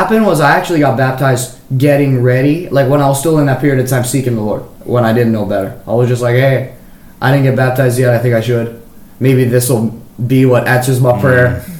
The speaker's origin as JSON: {"language": "English", "town": "Maui", "region": "Hawaii", "country": "United States", "tie": "born or raised there", "said": "Yes, I did. I was born and raised on Maui."}